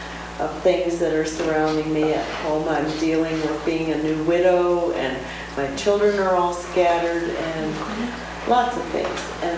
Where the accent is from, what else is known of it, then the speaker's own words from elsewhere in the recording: Sioux Falls, South Dakota, United States; No L on the end, please. I'm from Sioux Falls, South Dakota.